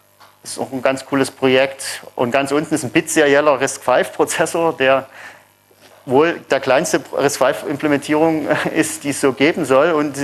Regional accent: Dresden, Saxony, Germany; Ich komme aus Dresden.

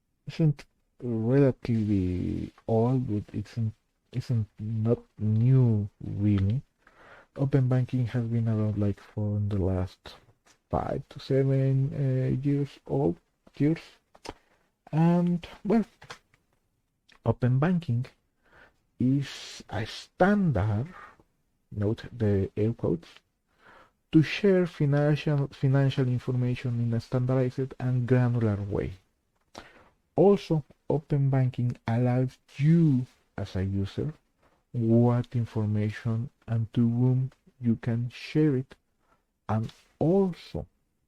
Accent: Mexico; English is a second language; I am from Mexico. So, bienvenidos todos ustedes.

